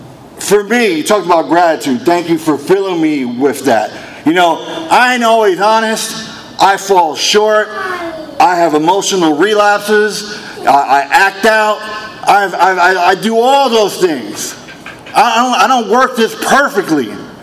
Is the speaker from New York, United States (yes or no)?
yes; New York City, New York, United States; born there; My parents were born in Puerto Rico. I was born in New York City. I guess that kind of makes me Puerto Rican, right?